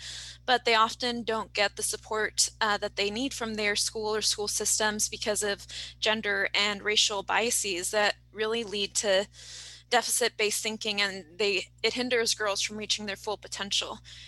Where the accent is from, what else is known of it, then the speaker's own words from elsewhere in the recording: Mexico; the place that feels the most essential to go back to is my childhood in Mexico